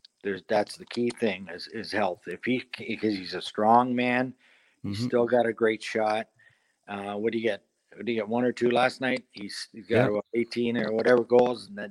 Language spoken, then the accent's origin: English; Toronto, Ontario, Canada; I live in Toronto now. I'm from Toronto, live in London.